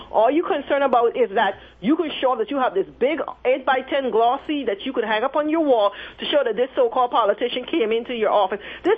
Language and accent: English; Atlanta, Georgia, United States; now in Dallas, United States; I came from Atlanta. We moved up here to Dallas within the past year.